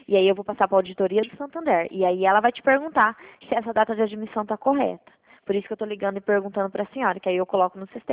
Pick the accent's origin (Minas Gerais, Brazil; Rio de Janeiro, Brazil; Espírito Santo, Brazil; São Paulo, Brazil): São Paulo, Brazil; Dracena; Eu sou de Dracena.